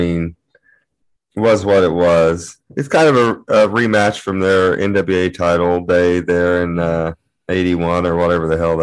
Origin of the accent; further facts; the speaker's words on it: Cincinnati, Ohio, United States; Absolutely. I'm from Cincinnati. God. We have German shit all over the place. We're big into that.